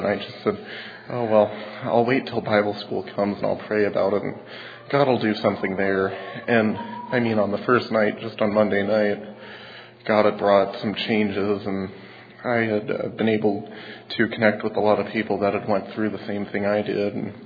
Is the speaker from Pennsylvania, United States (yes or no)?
yes; Mifflinburg, Pennsylvania, United States; I'm from Mifflinburg, Pennsylvania. It's about 2 hours from here.